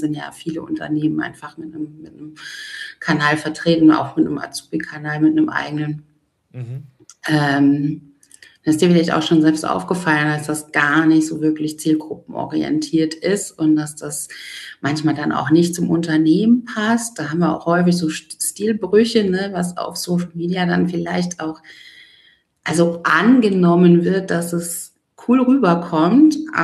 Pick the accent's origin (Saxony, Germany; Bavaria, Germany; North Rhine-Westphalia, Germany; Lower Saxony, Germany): Bavaria, Germany; Munich; born or raised there; also born or lived in Diez, Germany